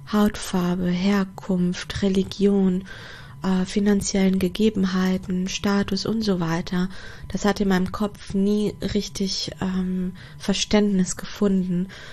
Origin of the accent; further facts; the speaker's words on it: Portugal; German is a second language; now in Germany; ich komme aus Portugal, aus einem Land, wo die Menschen die Sonne im Herzen tragen und wo Zusammenhalt und Gastfreundschaft sehr groß geschrieben wird.